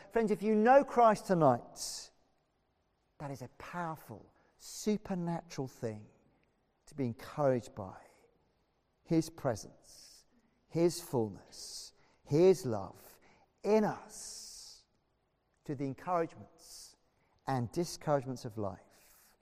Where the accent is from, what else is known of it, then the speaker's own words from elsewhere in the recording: Wales, United Kingdom; one of my afflictions as a Welshman is excessive superlatives and exaggeration.